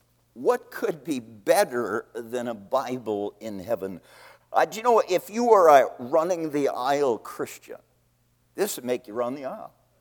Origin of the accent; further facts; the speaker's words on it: St. Catharines, Ontario, Canada; I'm a Canadian. I was born in St. Catharines, Ontario, and other than 3 years of Bible school in North Carolina, all my life I've been in Canada.